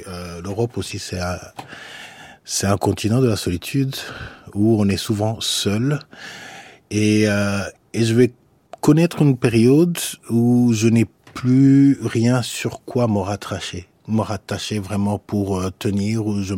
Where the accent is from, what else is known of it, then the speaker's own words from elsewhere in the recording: Rwanda; moved away; Moi, je suis parti du Rwanda dans des conditions assez confortables